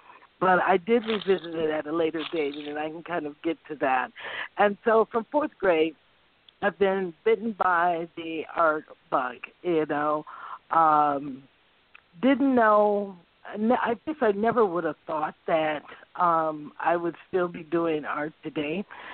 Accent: Jackson, Michigan, United States; born there; also born or lived in Phoenix; I lived in Phoenix. I was born in Michigan, in Jackson, Michigan, and went to school in Detroit.

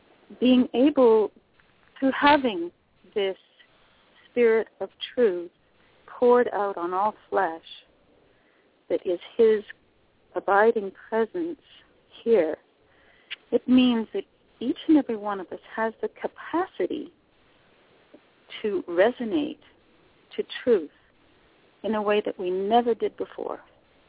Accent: British Columbia, Canada; I'm from Canada, British Columbia.

